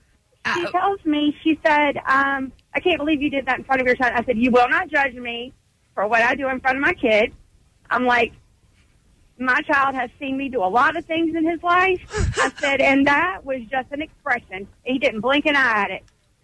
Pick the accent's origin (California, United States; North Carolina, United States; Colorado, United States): North Carolina, United States; Charlotte; And so, of course, I'm pissed, and I'm from Charlotte, and I'm like, okay.